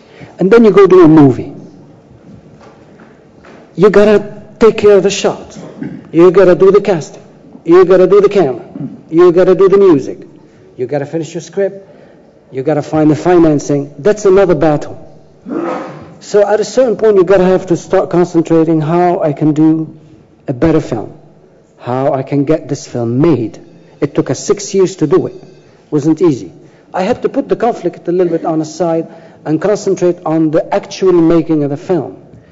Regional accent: Beirut, Beirut Governorate, Lebanon; moved away as an adult; We grew up in Lebanon under a lot of occupation by the Israelis. I was 19 years old when I left Beirut.

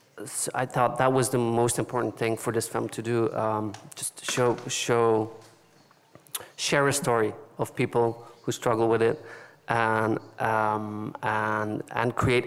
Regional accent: Belgium; For me, actually, I come from Belgium.

